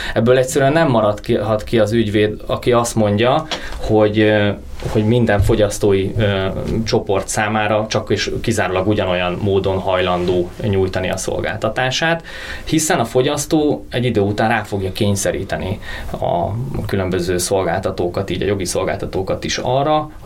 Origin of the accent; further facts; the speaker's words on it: Hungary; magyarként és európaiként, és egy kis ország büszke magyarjaként